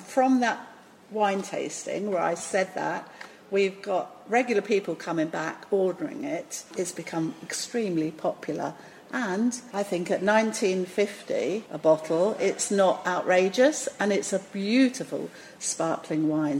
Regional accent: England, United Kingdom; being an English rose as I am, very pale, I have to sit inside to eat anything.

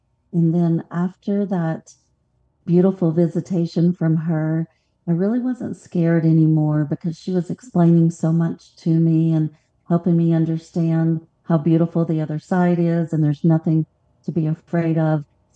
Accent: Mississippi, United States; born there; I was. I was born in the Bible Belt, yes.

